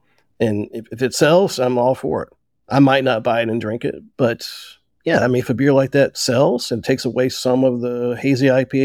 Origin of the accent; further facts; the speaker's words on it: North Carolina, United States; I'm from North Carolina. At that point, we couldn't buy a beer over 6%, so I didn't know these beers existed.